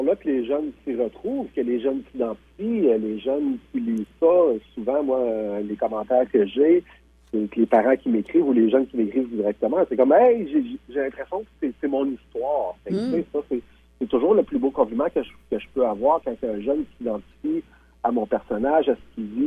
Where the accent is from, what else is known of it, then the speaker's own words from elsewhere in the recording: Rimouski, Quebec, Canada; quand je vois les bas de neige chez nous à Rimouski